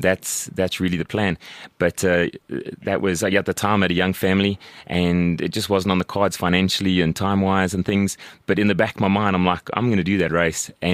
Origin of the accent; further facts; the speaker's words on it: Kempton Park, Gauteng, South Africa; I grew up in Kempton Park mainly